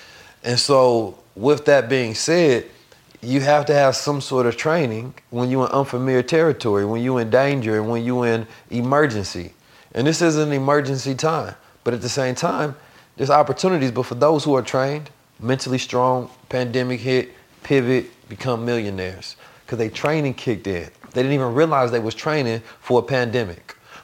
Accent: St. Louis, Missouri, United States; growing up in St. Louis, that's what it is, though, man.

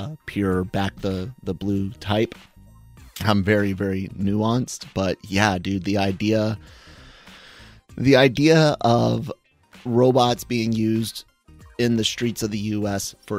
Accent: Florida, United States; No. I'm from Florida.

